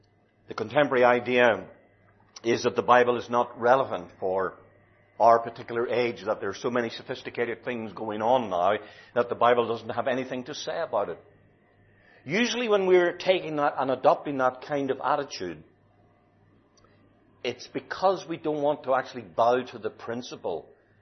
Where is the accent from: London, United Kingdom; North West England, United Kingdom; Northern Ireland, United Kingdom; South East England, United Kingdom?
Northern Ireland, United Kingdom; I was amazed coming from Northern Ireland about some of the things that I had a dislike of.